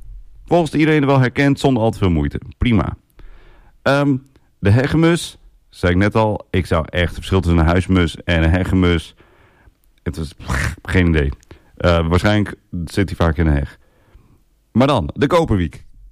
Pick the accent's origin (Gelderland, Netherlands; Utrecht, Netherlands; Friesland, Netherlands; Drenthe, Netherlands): Drenthe, Netherlands; Assen; ik kom uit Drenthe, dat vertel ik wel eens, Assen Drenthe.